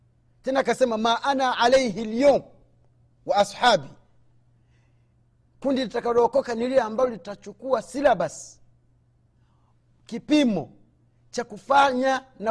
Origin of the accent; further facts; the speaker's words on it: Tanzania; Sana labda kwa kule kwetu atakwambia, kwa kule Tanzania anasema, kwa nini sasa shehe mkuu anafanya?